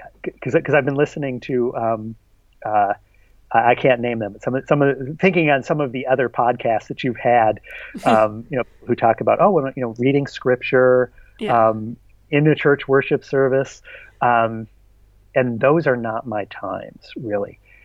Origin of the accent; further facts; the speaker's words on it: New York, United States; And of course, I'm a New Yorker.